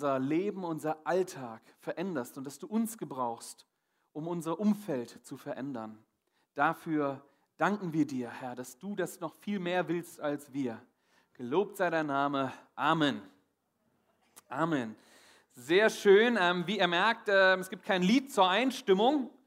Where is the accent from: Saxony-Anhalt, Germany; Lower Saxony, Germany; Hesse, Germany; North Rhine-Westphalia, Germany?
Saxony-Anhalt, Germany; Magdeburg; ich bin geboren worden in Magdeburg. Das ist quasi, für die, die es noch wissen, hinter der Mauer, hinter dem Stacheldrahtzaun. Und bin in der DDR aufgewachsen. Als ich 14 Jahre alt war, da war die Wende.